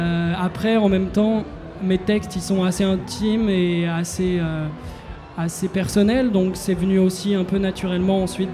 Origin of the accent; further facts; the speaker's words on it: France; je chante en français, je suis français, et ça me parle